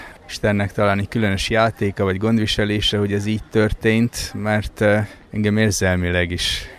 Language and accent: Hungarian; Socodor, Arad County, Romania; hiszen innen származom, és itt nőttem fel, itt imádkoztam, itt kaptam a hitemet, a hivatásomat, itt jártam iskolába.